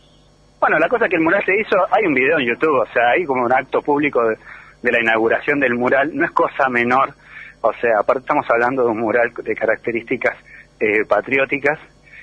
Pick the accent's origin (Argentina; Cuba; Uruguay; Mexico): Argentina; Buenos Aires; Yo soy originario de Buenos Aires. Uh-huh. Pero yo me vine acá hace 7 años.